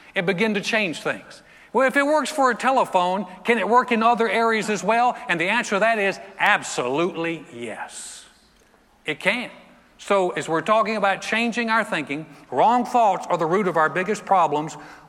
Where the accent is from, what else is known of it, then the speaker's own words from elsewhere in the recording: the South, United States; I'm like, I'm from the South. We don't do that.